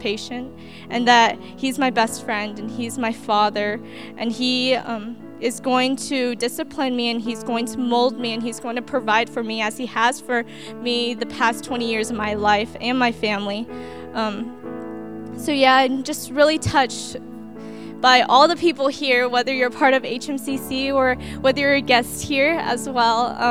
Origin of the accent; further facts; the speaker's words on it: Texas, United States; I was raised in Texas in a one-parent household for as long as I can remember.